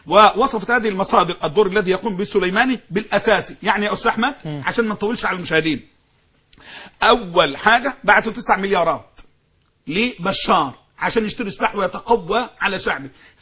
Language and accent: Arabic; Egypt; حزب الله ده المصيبة اللي فوتن بالبعض عندنا في مصر وفي بعض الدول.